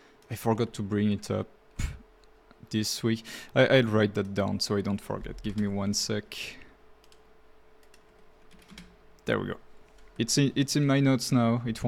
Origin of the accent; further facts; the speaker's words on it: United States; Northern European pizzas are legitimately hilarious to me as an American.